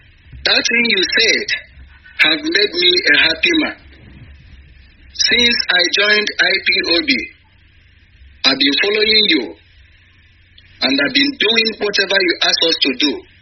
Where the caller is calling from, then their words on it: KwaZulu-Natal, South Africa; I'm calling from South Africa, the coordinator of Indigenous People of Biafra, IPOB, KZN.